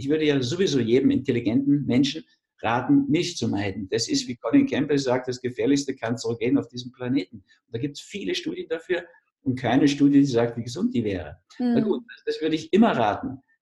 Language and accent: German; Berlin, Germany; Und sonst hätte ich meine Jugend in Berlin wahrscheinlich gar nicht überstanden.